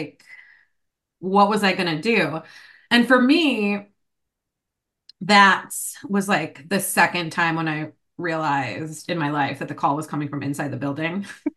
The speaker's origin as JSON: {"language": "English", "region": "Illinois", "country": "United States", "also_born_or_lived": "Boston / Spain / Edinburgh / Louisiana", "moved": "as an adult", "said": "I moved from Illinois to Boston when I was 18, and then from Boston to Spain, and then Spain back to Boston, and then Boston to Edinburgh, Scotland, and then Edinburgh, Scotland to Louisiana, obviously"}